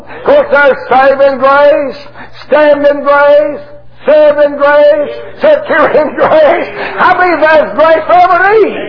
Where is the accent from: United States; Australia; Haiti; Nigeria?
United States; born there; I was born in America.